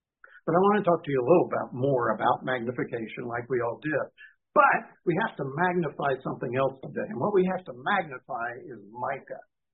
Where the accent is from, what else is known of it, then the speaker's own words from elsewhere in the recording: Asheville, North Carolina, United States; born there; I was born in Asheville, but I live in Grove and whatever I do. And Chandler.